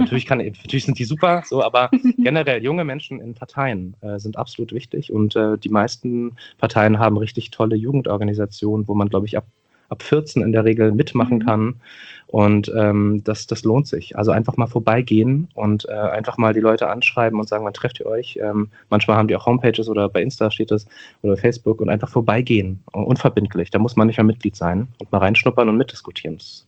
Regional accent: Berlin, Germany; ich bin 32 Jahre alt, bin geboren und aufgewachsen in Neukölln, einem Stadtteil von Berlin, von dem haben sicherlich viele gehört. Ich lebe auch in Neukölln nach wie vor, ich bin nicht weit gekommen, sage ich immer. Ich bin Halbkoreaner, meine Mama kommt aus Südkorea, mein Vater kommt aus der Eifel

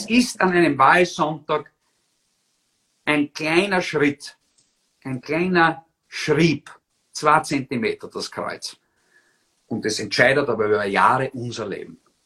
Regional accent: Austria; jetzt sind wir Österreicher Flinschis auf der Landkarte

